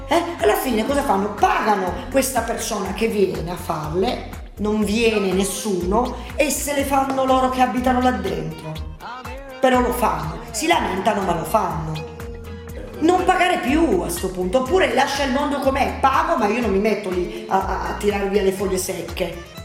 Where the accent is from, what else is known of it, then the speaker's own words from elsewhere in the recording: Turin, Piedmont, Italy; born there; io sono nata a Torino, ma i miei genitori non sono torinesi, sono pugliesi.